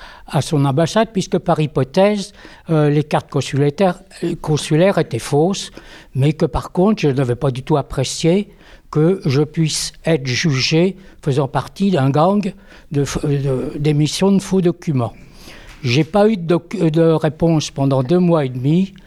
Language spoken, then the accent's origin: French; Île-de-France, France; Je suis des Yvelines